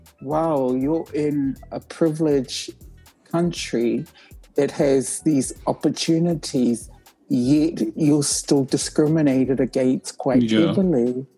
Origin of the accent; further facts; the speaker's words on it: New Zealand; now in Australia; I grew up half in New Zealand and half in Australia. I consider New Zealand as my second home. And my parents are from Savai'i